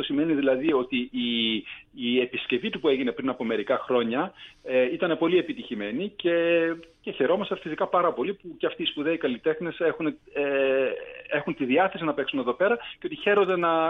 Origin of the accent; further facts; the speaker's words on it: Syros, South Aegean, Greece; τώρα υπηρετώ την ιδιαίτερη πατρίδα μου, τη γυναίτηρά μου, την Σύρο